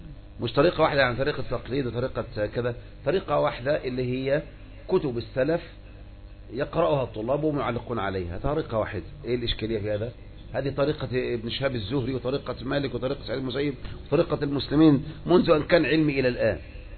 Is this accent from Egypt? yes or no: yes; Egypt; ما يوجد بلد على وجه الارض عندنا في مصر الا وتجد فيها قبر يعبد